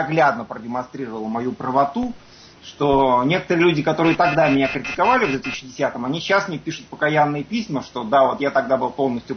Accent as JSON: {"language": "Russian", "region": "Moscow", "country": "Russia", "tie": "born or raised there", "moved": "as an adult", "said": "К моему несчастью, я вырос в Москве и прожил там большую часть своей жизни."}